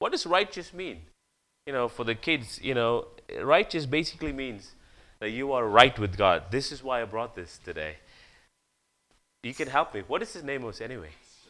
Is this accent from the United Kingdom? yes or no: no; India; You know, growing up in India, you have all sort of religion.